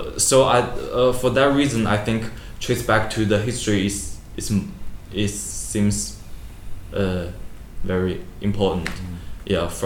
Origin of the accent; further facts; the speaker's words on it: East China, China; English is a second language; now in Chongqing, China; I'm not birthed on Chongqing. My hometown is in the east of China, and for many people, for me, it's totally different from this area.